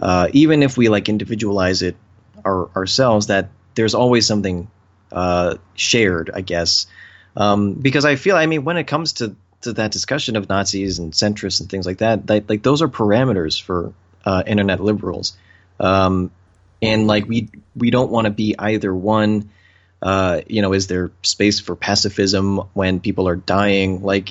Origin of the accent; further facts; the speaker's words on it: United States; that's one area that I, as an American, have no idea